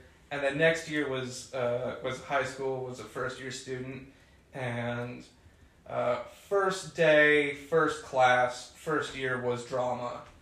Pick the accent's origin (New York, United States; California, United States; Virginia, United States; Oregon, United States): Oregon, United States; Prineville; I am. I'm from Prineville, cowboy capital of Oregon.